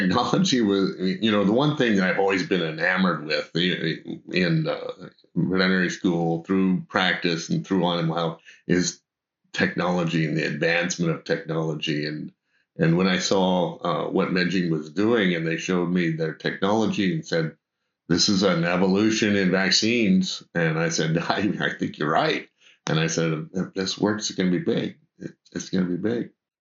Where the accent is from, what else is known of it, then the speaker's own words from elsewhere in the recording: Iowa, United States; now in Sioux Falls, United States; I grew up in Northwest Iowa, not too far from where I live right now in Sioux Falls, South Dakota, on a farm.